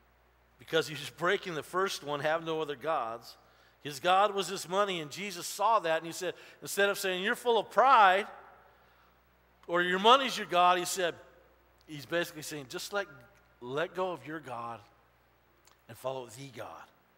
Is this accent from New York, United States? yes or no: no; Los Angeles, California, United States; Me too. I was born in East L.A.